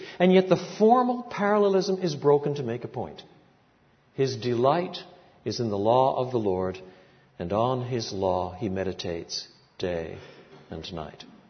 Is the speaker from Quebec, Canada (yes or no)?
yes; Quebec, Canada; When I was growing up in French Canada, we lived on the dirtiest river in Quebec, la Rivière Saint-François.